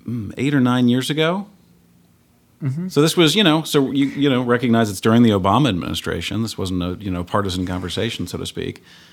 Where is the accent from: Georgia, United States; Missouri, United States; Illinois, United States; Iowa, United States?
Missouri, United States; St. Louis; when I was growing up, I grew up in St. Louis, so it was the St. Louis Post-Dispatch.